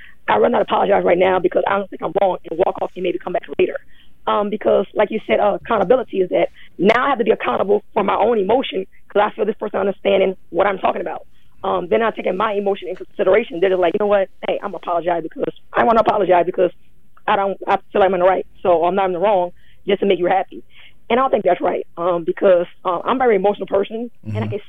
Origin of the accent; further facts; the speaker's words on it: Louisiana, United States; I'm from Louisiana.